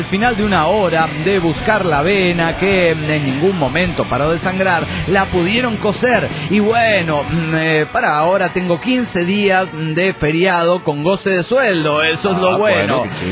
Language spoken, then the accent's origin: Spanish; Bolivia; now in Switzerland; una boliviana perdida en Suiza.